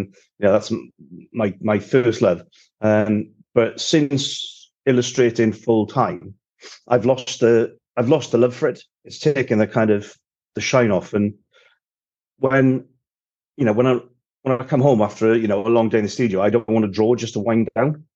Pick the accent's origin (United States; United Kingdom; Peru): United Kingdom; Wales; I grew up in South Wales, but South East Wales.